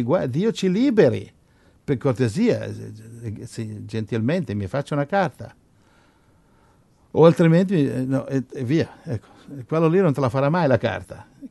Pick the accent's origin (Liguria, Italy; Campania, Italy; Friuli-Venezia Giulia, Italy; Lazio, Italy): Lazio, Italy; Rome; io sono romano.